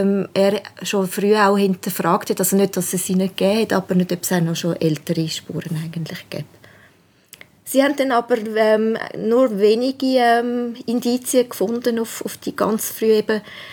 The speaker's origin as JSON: {"language": "German", "country": "Switzerland", "said": "Also wir gehen jetzt da nicht einfach jetzt als Schweizer, als Museum oder Universität einfach mal auf die Idee ein bisschen rumgraben und so."}